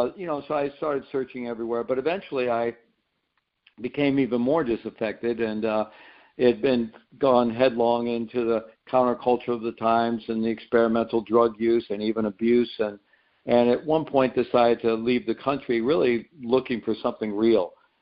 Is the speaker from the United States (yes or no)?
yes; Midwest, United States; Yeah, well, I grew up in the Midwest and a Roman Catholic family, and I was always had a spiritual inclination